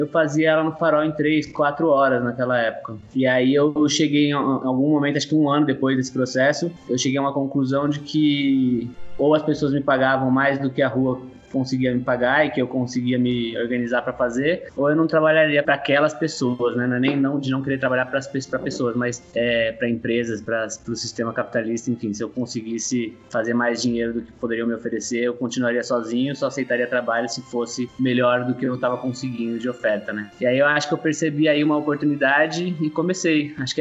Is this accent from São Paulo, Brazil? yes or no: yes; São Paulo, Brazil; moved away as an adult; also born or lived in Bauru; Cara, eu sou de São Paulo, eu mudei para Bauru em 2008.